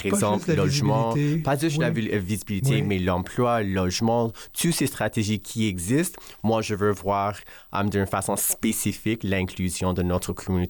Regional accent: Ottawa, Ontario, Canada; now in Montreal, Canada; Moi, j'ai grandi à Ottawa, mais je suis maintenant à Montréal.

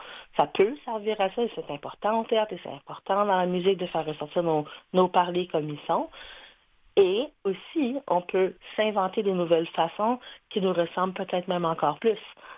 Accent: Halifax, Nova Scotia, Canada; moi, je viens d'Halifax. C'est sûr que c'est ces mélanges de langues-là font partie de mon entourage, mais c'est pas ma langue à moi, exactement. La mienne n'a pas de nom. Je viens d'Halifax.

